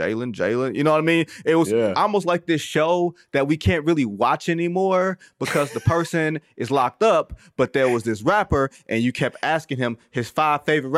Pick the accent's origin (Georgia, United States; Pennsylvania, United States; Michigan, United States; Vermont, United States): Michigan, United States; Detroit; Look, I'm from Detroit.